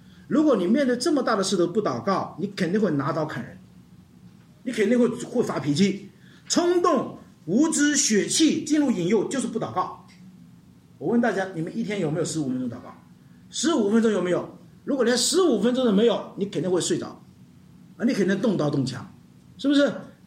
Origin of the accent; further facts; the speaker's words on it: China; 我们中国人好像没有这样，呵呵，握手的那个